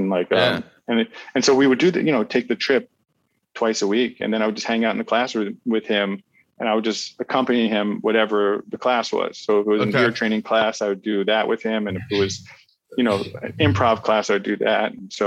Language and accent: English; New Jersey, United States; Well, I grew up in New Jersey.